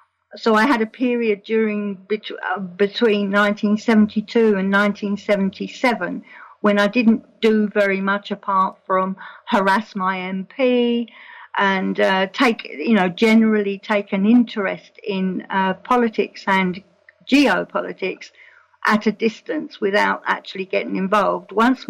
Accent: London, United Kingdom; because I was born in London. And immediately at the back of my house was a bomb crater, and that's where I played when I was a child.

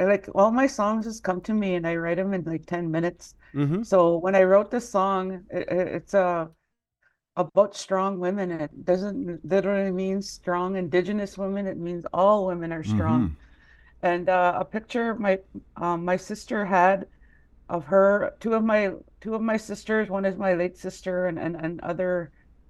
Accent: Manitoba, Canada; Okay, well, I'm from Apaskarak Cree Nation. That's in Treaty 5 territory in northern Manitoba. It's a six-hour drive up north from our capital city of Winnipeg, Manitoba.

